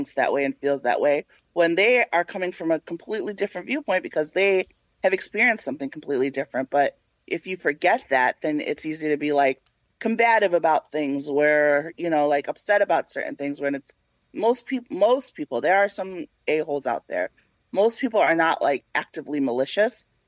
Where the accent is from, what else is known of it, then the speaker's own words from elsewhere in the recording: Canandaigua, New York, United States; also born or lived in Africa; I was born in Africa, like, I grew up in a predominantly, like, white neighborhood. I grew up in Canandaigua, New York, upstate New York.